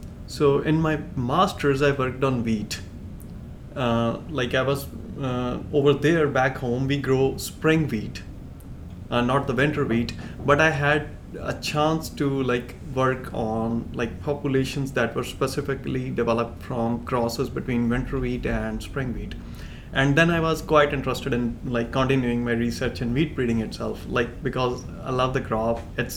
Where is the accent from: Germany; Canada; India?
India; now in United States; Basically, I'm from India. And now I'm a PhD student at South Dakota State University